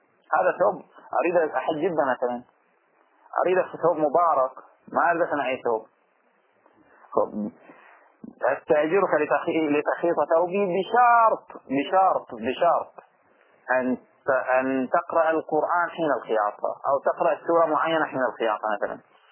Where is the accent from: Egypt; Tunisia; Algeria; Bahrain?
Bahrain; إحنا في لهجتنا العامية نقول ما في فرق، هذا واحد وذاك واحد، ما في فرق. في البحرين تروح توقف أي واحد في المنامة